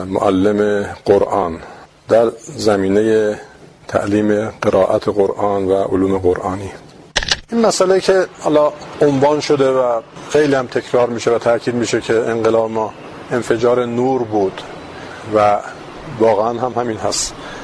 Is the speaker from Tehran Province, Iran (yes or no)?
yes; Tehran, Tehran Province, Iran; ما در محله سرچشمه و پامنار زندگی می کردیم. من در همونجا به دنیا آمدم، در سال 42 در همین پامنار من به مدرسه می رفتم